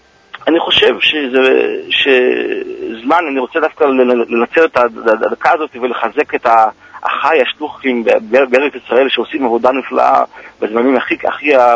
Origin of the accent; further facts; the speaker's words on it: United States; moved away as an adult; also born or lived in Israel; now in Sochi, Russia; אני גדלתי בערב, באמריקה, וגם בארץ ישראל, למדתי גם, הייתי בארץ ישראל, אשתי מארץ ישראל.